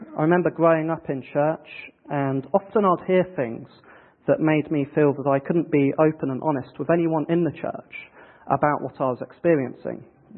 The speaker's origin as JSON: {"language": "English", "country": "United Kingdom", "said": "And being British, I thought the best response to those feelings was to ignore them."}